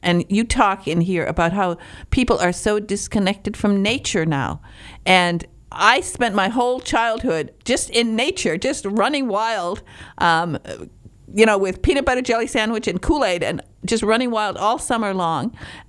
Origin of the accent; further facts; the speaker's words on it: Florida, United States; we live in Florida. We're from Florida, and the first year that he moved there, he called me.